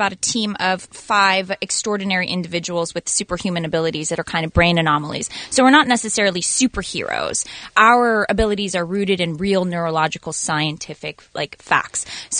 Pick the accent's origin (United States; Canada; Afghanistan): Afghanistan; I am from Afghanistan.